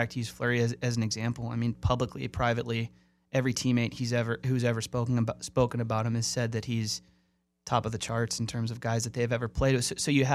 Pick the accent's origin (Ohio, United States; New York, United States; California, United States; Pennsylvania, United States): Pennsylvania, United States; Pittsburgh; I was in high school. I grew up in Greenfield.